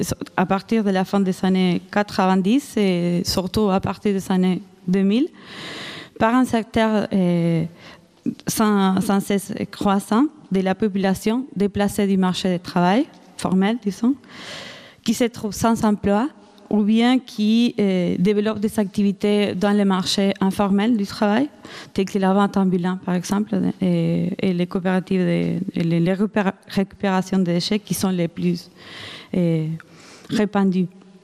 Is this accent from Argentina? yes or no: yes; Argentina; accent: Argentine; French is a second language; je m'excuse aussi pour mon petit accent argentin